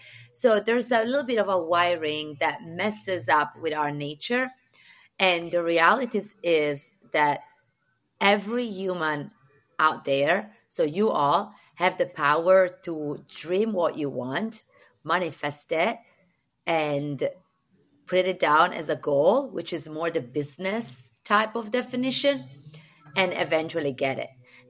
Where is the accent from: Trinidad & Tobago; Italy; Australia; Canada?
Italy; Sardinia; English is a second language; moved away as an adult; now in New York, United States; I left my island where I grew up in Sardinia, for the first time at age 18. Mm-hmm. I learned basic English in college, and I didn't become sort of fluent until I was 28. And now I'm living in New York with my family